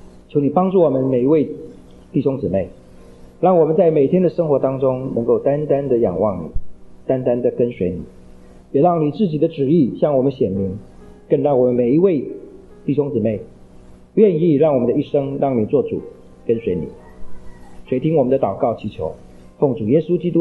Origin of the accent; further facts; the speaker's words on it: China; now in United States; 我们常说，我们中国人来到美国，美国有这个好处那个好处。